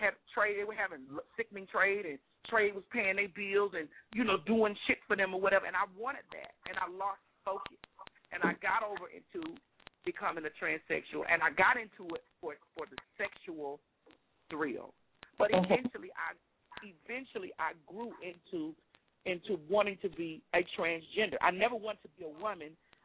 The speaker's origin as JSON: {"language": "English", "town": "Miami", "region": "Florida", "country": "United States", "said": "I'm from Dade County, Miami, Florida"}